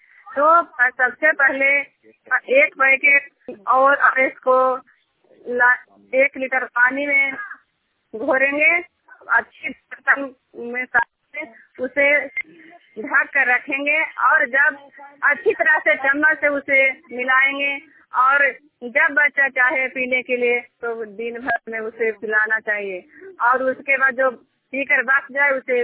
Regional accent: Khushhalpur, Bihar, India; मैं खुशहालपुर गांव की रहने वाली हूँ

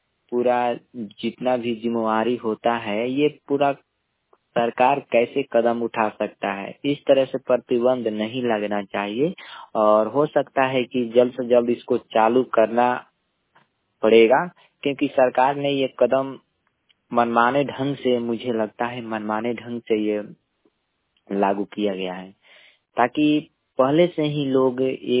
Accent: Bihar, India; मैं चिनारी प्रखंड के ग्राम पंचायत मलहीपुर के एक छोटे से गांव का रहने वाला हूं, सिंहपुर से … बोल रहा हूं।

